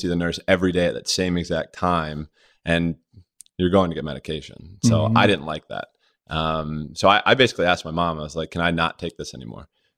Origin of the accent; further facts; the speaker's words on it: Rogers Forge, Maryland, United States; We grew up in Rogers Forge, Maryland.